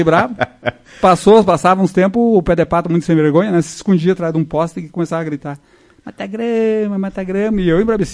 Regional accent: Soledade, Rio Grande do Sul, Brazil; eu nasci lá. Eu e a minha irmã, que mora comigo agora, a Vera, nós nascemos lá no Salto Grande.

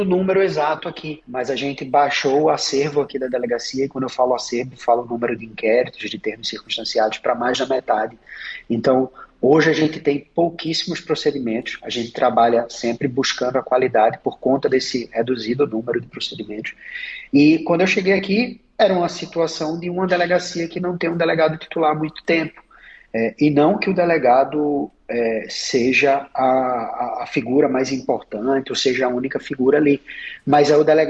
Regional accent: Recife, Pernambuco, Brazil; moved away; eu sou de Recife, né? Sou de uma capital, então aqui eu estou bastante longe de vários amigos, da minha família, e estou em uma cidade bem menor do que a que eu nasci e fui criado, né?

